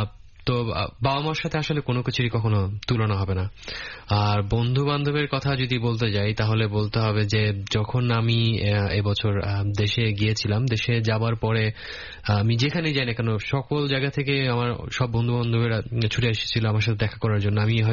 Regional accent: Sylhet, Sylhet Division, Bangladesh; আমি বড় হয়েছি সিলেট শহরে, ছোট একটা মফস্বল শহর

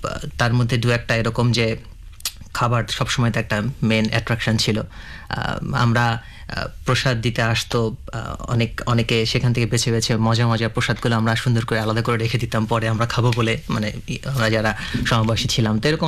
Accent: Dhaka, Dhaka Division, Bangladesh; আমি ঢাকাতে বড় হয়েছি, তো এটা ছিল পুরান ঢাকায় লালবাগের কাছাকাছি থাকতাম আমরা।

